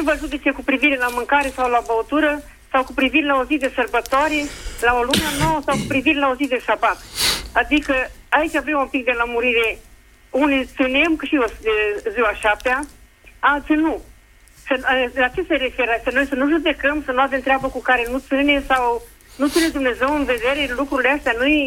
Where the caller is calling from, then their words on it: Alba Iulia, Alba County, Romania; și sunt din Alba Iulia.